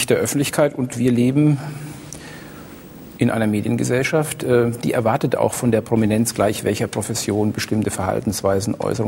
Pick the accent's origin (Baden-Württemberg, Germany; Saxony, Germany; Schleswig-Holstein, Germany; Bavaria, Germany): Bavaria, Germany; Nun weiß ich als gebürtiger Franke, dass die Franken deftig sind oder deftig sein können.